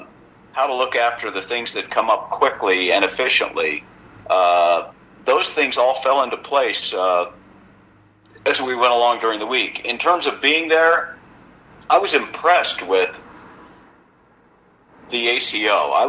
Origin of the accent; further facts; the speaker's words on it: United States; To be around racing cars and be lucky enough to be on one that had an opportunity to win that race as an American.